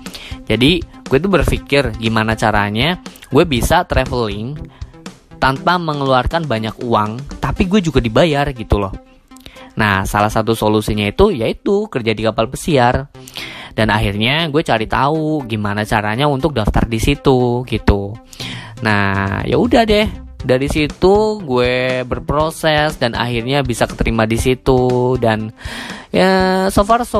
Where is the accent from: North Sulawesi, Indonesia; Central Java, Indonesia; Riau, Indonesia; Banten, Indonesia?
Central Java, Indonesia; Kroya; accent: Ngapak; Asal gue dari Cilacap, tepatnya di Kroya. Yes, bener banget, ngapakers.